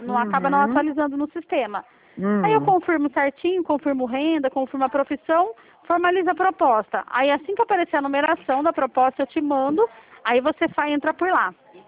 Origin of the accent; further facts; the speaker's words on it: Campinas, São Paulo, Brazil; Eu sou de Campinas, São Paulo.